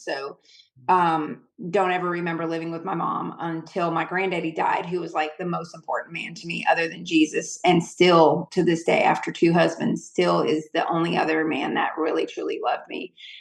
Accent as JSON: {"language": "English", "region": "Connecticut", "country": "United States", "tie": "born or raised there", "moved": "as an adult", "said": "And I moved to Georgia when I graduated high school. I was 18 when I moved from Connecticut to Georgia."}